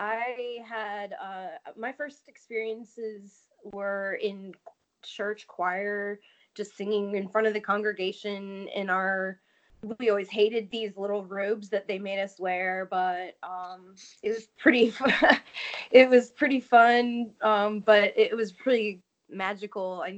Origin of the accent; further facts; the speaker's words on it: Richmond, Virginia, United States; Well, I am from Richmond, which where we live now.